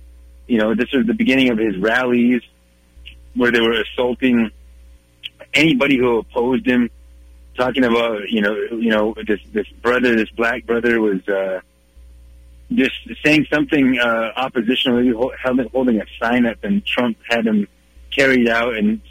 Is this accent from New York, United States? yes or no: no; North Dakota, United States; now in Pine Ridge, United States; I was raised on the Standing Rock Reservation, and I'm now living on the Pine Ridge, where my father is from.